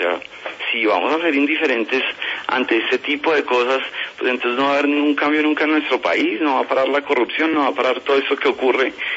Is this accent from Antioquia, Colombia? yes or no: no; Bogotá, Colombia; que nos dice eso a nosotros como bogotanos